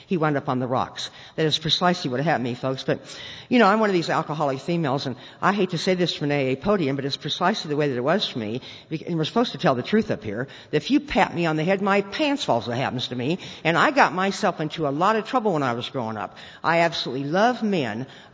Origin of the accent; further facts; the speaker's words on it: Lincoln, United States; I grew up in Lincoln